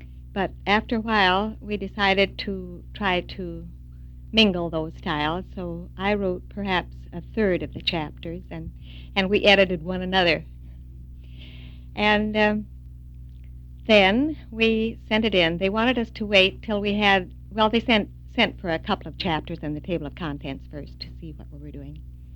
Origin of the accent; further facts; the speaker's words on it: United States; born there; Well, I said, of course, I was born in America.